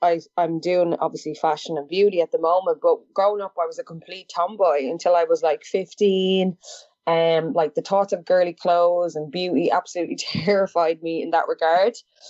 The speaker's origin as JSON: {"language": "English", "town": "Dublin", "region": "Leinster", "country": "Ireland", "said": "I am 27 years of age. I'm from Dublin in Ireland"}